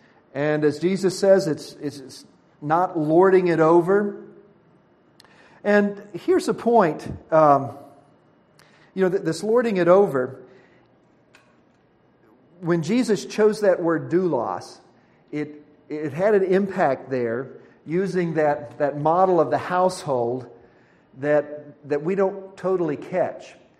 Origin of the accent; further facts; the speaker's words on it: Richmond, Kentucky, United States; See, I grew up in Richmond, Kentucky, which is just about 30 miles from Asbury.